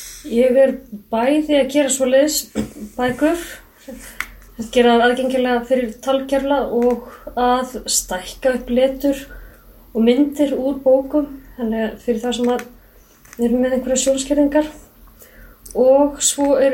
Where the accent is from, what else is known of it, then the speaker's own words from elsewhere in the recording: Garðabær, Capital Region, Iceland; also born or lived in Denmark; Ég kem hérna af höfuðborgarsvæðinu úr Garðabæ upprunalega